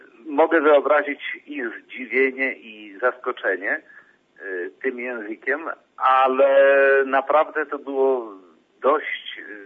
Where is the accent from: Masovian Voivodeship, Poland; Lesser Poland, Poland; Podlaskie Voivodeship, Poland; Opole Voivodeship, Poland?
Podlaskie Voivodeship, Poland; Białystok; now in Switzerland; jestem tutaj w Szwajcarii od wielu lat, a pochodzę z diecezji z Białegostoku.